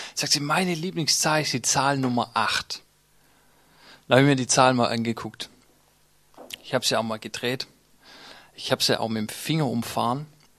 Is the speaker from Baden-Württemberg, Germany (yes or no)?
yes; Baden-Württemberg, Germany; Ich bin angestellt in Stuttgart. Ich komme zwei Nachbarorte von Hülben, wenn das jemand was sagt. Schwäbische Alb.